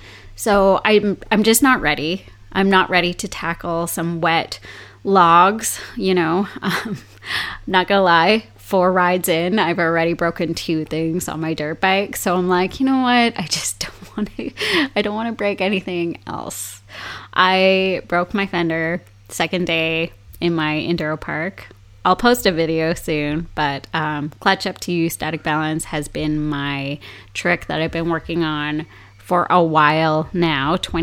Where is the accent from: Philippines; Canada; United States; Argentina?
Canada; I'm a Canadian citizen in a foreign country.